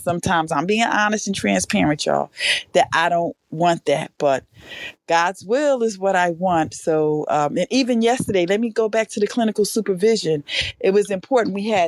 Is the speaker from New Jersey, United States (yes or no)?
yes; Newark, New Jersey, United States; I am hailing from Newark, New Jersey.